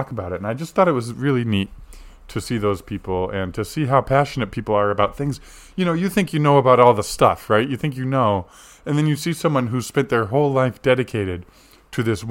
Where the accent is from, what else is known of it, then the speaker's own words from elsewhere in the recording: New England, United States; growing up in New England, exactly when I did, all my favorite teams started winning championships when I turned 16